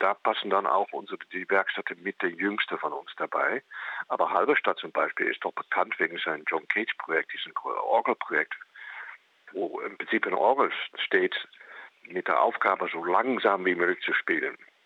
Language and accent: German; Netherlands; German is a second language; Wie Sie hören, ich komme ja aus Holland und wir haben da diese Grammatik